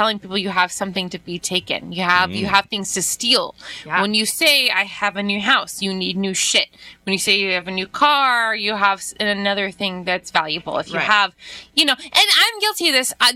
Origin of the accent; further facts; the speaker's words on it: Irvine, California, United States; And growing up in Irvine